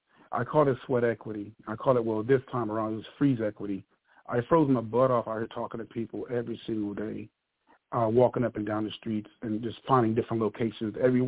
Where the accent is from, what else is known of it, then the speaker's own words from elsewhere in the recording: Texas, United States; I think people, as a man of color growing up in Texas, I seen all my family voting Democrat.